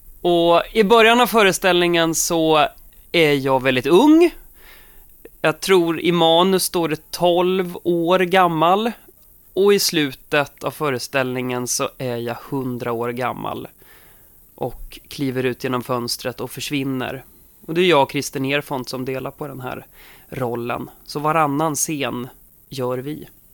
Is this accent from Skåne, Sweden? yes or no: no; Södertälje, Stockholm County, Sweden; Jag är född och uppvuxen i Södertälje.